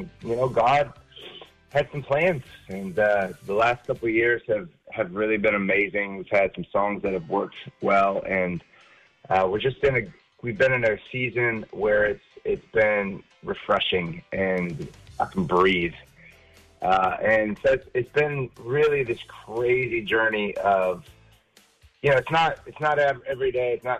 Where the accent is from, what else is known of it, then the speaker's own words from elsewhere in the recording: Detroit, Michigan, United States; born there; and I was born in Detroit, which honestly, Detroit and Toledo are only about 50 minutes apart.